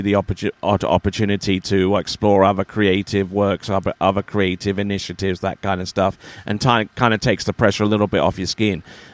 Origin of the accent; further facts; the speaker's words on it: England, United Kingdom; we're English. We do that, you know.